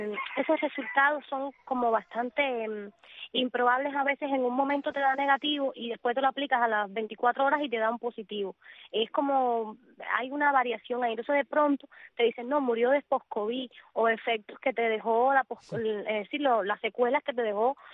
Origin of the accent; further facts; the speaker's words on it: Cuba; nosotros como ciudadanos que estamos aquí, que sabes, como somos cubanos